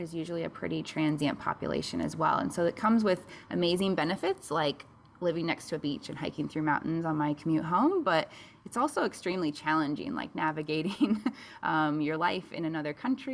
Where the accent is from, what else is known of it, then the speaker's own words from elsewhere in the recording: Iowa, United States; Yeah, so I grew up in Iowa, in small town Iowa